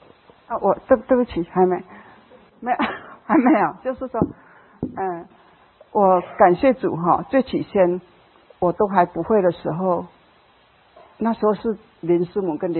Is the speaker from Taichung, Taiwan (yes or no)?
yes; Taichung, Taiwan; 我是台中的，所以台中如果有课的话会到我们家，